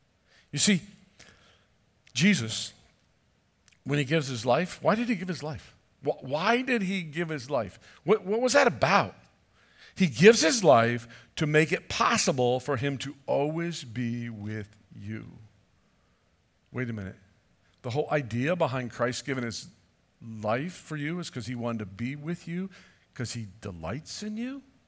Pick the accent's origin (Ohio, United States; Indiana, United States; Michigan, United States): Michigan, United States; For many of you, you know I come from Michigan.